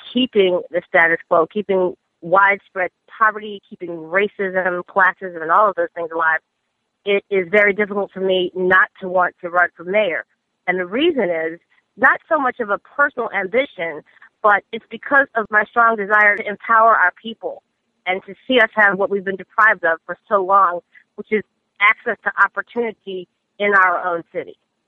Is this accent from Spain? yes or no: no; Baltimore, Maryland, United States; Truthfully, growing up in Baltimore, there's nothing that I've ever wanted to do more in my life than right the wrongs of the city that I knew existed from the time I was a child until now